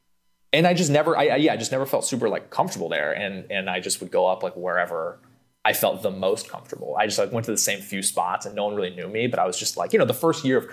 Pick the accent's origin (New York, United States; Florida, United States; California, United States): California, United States; Because I grew up in California. So it's like, I'm not used to that.